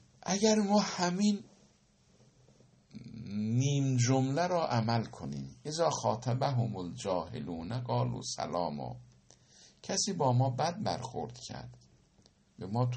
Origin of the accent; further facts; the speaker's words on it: Iran; برای ما هم به عنوان یک ایرانی واقعا برای ما افتخار